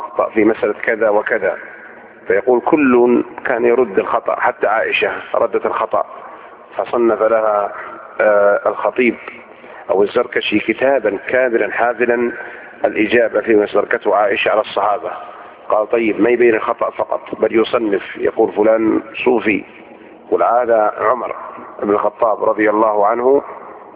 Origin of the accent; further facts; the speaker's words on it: Saudi Arabia; ثم أن ولي الأمر عندنا بالمملكة العربية السعودية